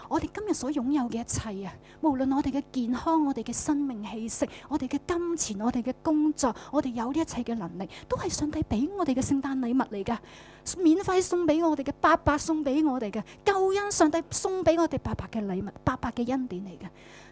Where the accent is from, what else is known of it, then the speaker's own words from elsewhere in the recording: China; 我们经常我们中国人有句说话是说什么？